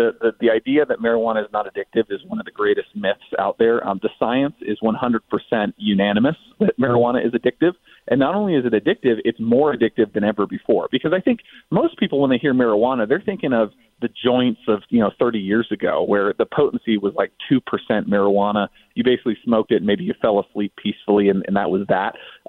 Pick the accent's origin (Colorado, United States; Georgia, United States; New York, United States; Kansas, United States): Colorado, United States; They're setting up all of their pot shops in my home state of Colorado, in the city of Denver